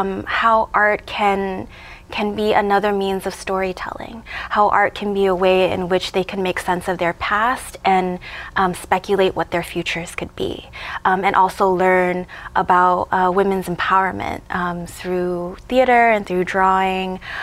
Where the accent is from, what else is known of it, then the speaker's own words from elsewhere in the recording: Chicago, Illinois, United States; my whole life I grew up in Chicago and I wanted to go back to Vietnam